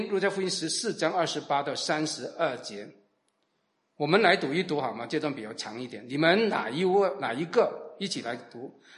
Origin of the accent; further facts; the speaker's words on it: China; 我们中国人很奇怪的，你有没有感觉我们中国人很特别啊？